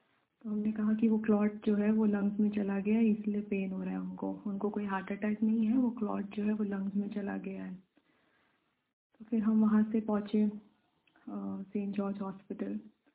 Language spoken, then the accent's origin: Hindi; Mumbai, Maharashtra, India; born there; हमारा जन्म मुंबई में हुआ है और हम मुस्लिम धर्म से हैं।